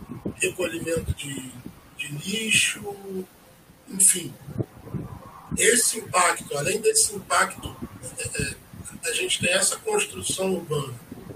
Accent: Rio de Janeiro, Brazil; A gente cresceu no Rio, a gente sabe que desde de quando a gente era criança, essa situação já se estendia, né?

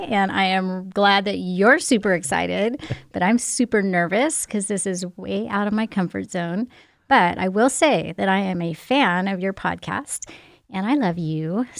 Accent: Oregon, United States; I know in California, not very many people have gardens, but I'm from Oregon and we definitely had gardens then.

